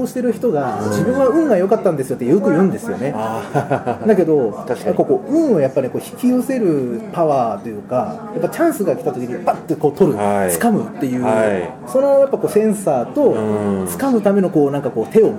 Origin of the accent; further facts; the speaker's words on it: Russia; Japanese is a second language; ロシアの、僕ロシア人で、英語と、まあ、日本語できるん で、